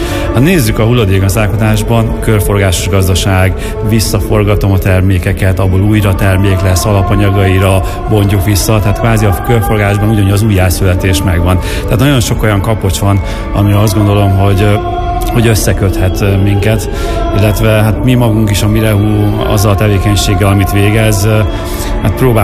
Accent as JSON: {"language": "Hungarian", "town": "Miskolc", "region": "Borsod-Abaúj-Zemplén", "country": "Hungary", "said": "Így, ha másért nem, azért miskolciként oda kell állnunk mellé"}